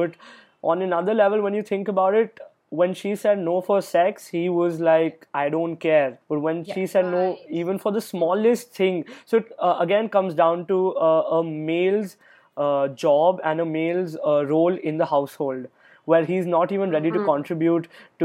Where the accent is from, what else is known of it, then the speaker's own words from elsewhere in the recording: Chandigarh, India; born there; also born or lived in Mumbai / Kolkata; I was born in Chandigarh, which is the capital of Punjab, since I'm a Punjabi. I lived there for 3 years. We shifted to Mumbai for 3 years. Then I lived in Kolkata for 8 years. And then I came back to Bombay.